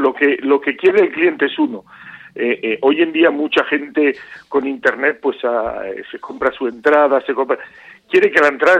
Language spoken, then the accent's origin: Spanish; Asturias, Spain; Nosotros hemos tenido la suerte de empezar aquí, ya que somos asturianos